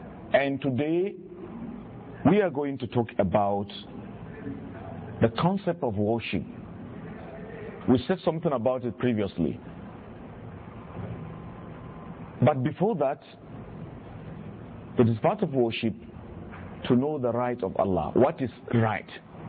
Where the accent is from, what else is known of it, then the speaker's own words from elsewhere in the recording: Nigeria; it is my right as a Nigerian to be educated, to be sheltered, to be properly taken care of health-wise